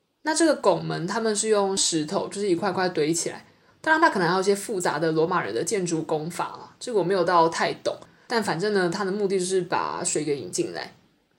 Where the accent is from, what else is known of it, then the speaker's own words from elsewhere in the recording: Taiwan; 比如说作为台湾人，